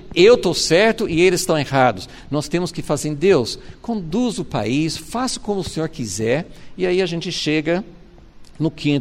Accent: United States; Portuguese is a second language; As pessoas sabem que eu sou americano

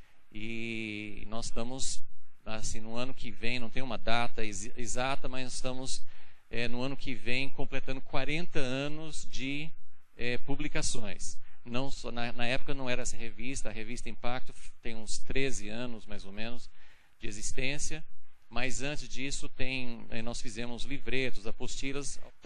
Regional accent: Brazil; also born or lived in United States; Eu nasci nos Estados Unidos há bastante tempo, mas estou no Brasil também há bastante tempo, né? Então, eu vim ainda criança para o Brasil, minha família toda veio

